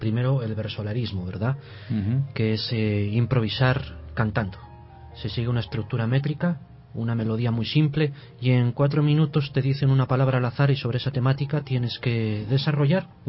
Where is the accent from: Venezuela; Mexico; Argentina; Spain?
Spain; Basque Country; con los lugares de donde yo vengo. Fundamentalmente el País Vasco, ¿sí?